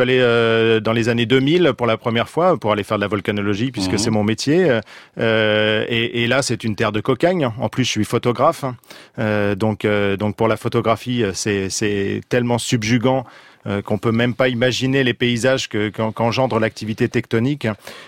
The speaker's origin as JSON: {"language": "French", "region": "Normandy", "country": "France", "said": "Il y a un lien très fort avec nous, Français, et en particulier avec ma région d'origine, avec les Normands"}